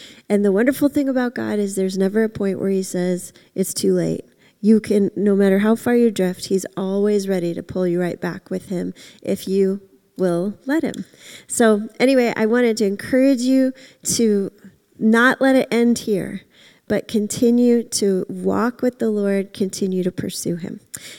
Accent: Florida, United States; so I grew up in Florida, and I lived on the West Coast with the beach

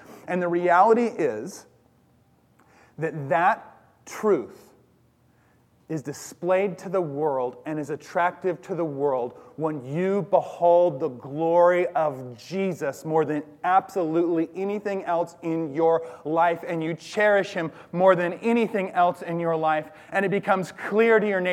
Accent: Bellingham, Washington, United States; I grew up in Bellingham, Washington.

